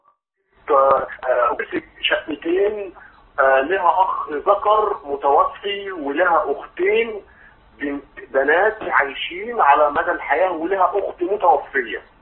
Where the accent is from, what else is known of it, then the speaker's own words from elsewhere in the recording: Kafr El Sheikh, Kafr El Sheikh Governorate, Egypt; من كفر الشيخ.